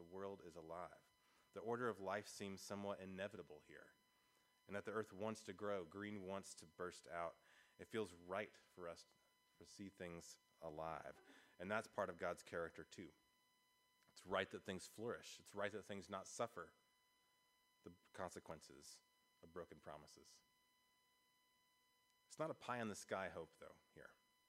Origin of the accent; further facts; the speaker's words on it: the South, United States; I'm from the South. I think of something called kudzu.